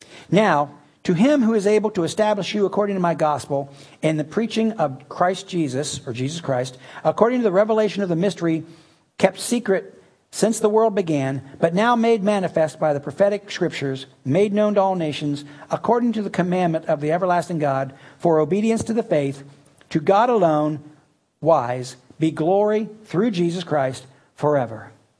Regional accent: the South, United States; I know I'm from the South, right?

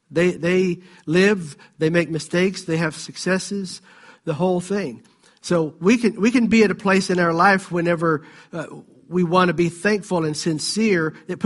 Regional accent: the South, United States; I grew up with this in the South all the time.

